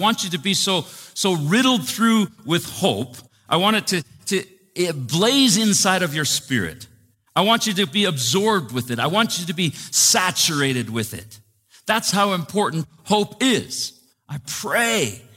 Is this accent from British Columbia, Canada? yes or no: no; Saskatchewan, Canada; I'm from Saskatchewan.